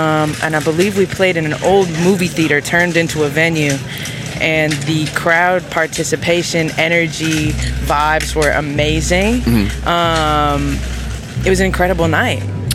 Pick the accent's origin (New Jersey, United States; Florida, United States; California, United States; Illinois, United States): California, United States; San Francisco; I'm from San Francisco, California.